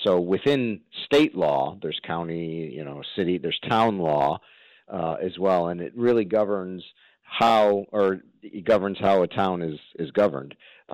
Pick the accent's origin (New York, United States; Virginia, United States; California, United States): New York, United States; Glenville; born or raised there